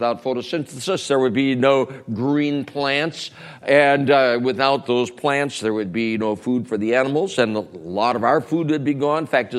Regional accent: Minnesota, United States; we were raised in Minnesota. Yeah, we're tough. We can handle the cold.

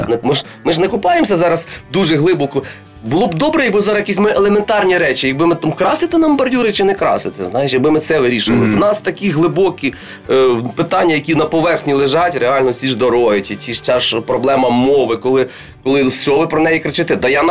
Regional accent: Western Ukraine, Ukraine; ну такий кучерявий я, ну такої статури, я з Західної України.

